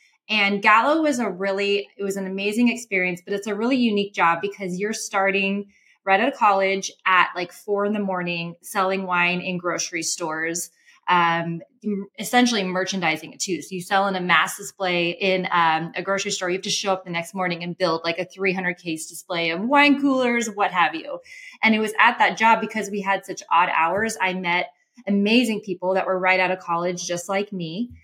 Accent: Arizona, United States; So I grew up in Arizona and went to U of A.

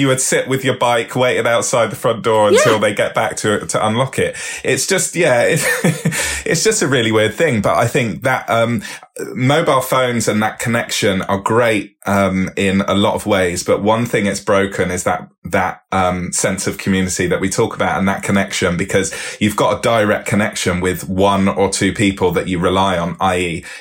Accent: Bristol, South West England, United Kingdom; So I grew up in Bristol, which is known for people just doing random things whenever they feel like it and just getting it done.

